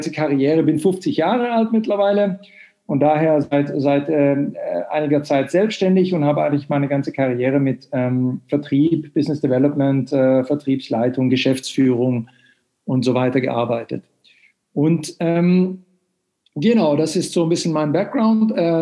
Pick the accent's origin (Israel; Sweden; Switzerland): Sweden; German is a second language; now in Germany; ich bin Schwede, wie man vielleicht am Namen hört, aber lebe ungefähr 2/3 meines Lebens schon in Deutschland.